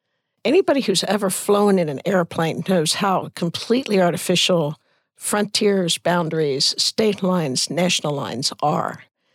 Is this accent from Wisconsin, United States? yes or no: no; Cincinnati, Ohio, United States; But growing up in Cincinnati, Ohio, I had never heard of the Foreign Service or diplomats or any of that sort of work. But I had a driving, passionate urge to get out of Cincinnati